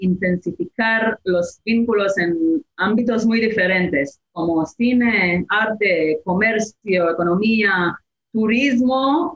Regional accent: Northern District, Israel; Yo nací y crecí en un kibbutz pequeño en el norte de Israel.

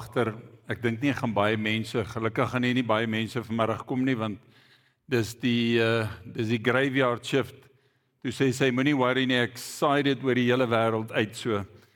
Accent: Hoedspruit, Limpopo, South Africa; Soos die leraar terecht gesê het, ek kom van Hoedspruit af.

